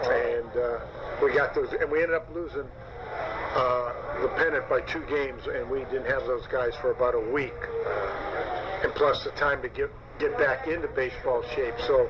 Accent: Ohio, United States; We're both from Ohio. Both Italian.

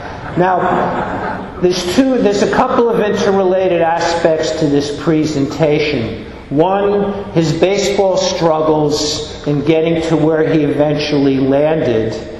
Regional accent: New York, United States; being as I'm from New York

